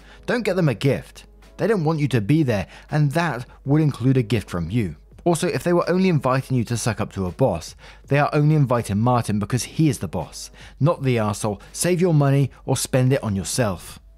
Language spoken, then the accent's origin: English; Australia; Of the four of us, I'm the only one actually born and raised in Australia